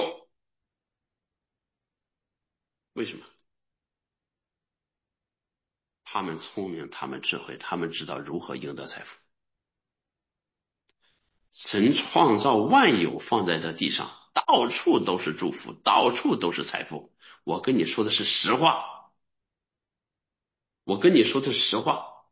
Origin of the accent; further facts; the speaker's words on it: Northeast China, China; accent: Northeastern; 我的普通话大家都知道我是哪里人呐？啊，我是东北人，满口东北腔啊！